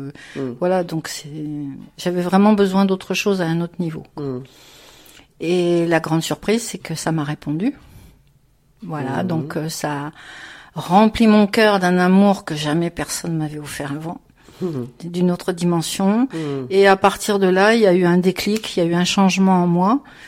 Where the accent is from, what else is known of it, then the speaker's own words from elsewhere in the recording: France; born there; also born or lived in Alsace / Lorraine / Champagne / Normandy; je suis née en France, oui, ouais. Mais il y a un petit mélange. Et puis Alsace, Lorraine, Champagne, Normandie